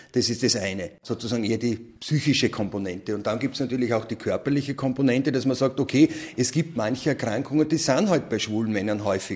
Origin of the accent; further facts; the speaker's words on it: Styria, Austria; moved away as an adult; now in Vienna, Austria; Ich bin Mitte der 90er Jahre aus der Steiermark nach Wien gekommen, an und für sich wegen meinem Freund.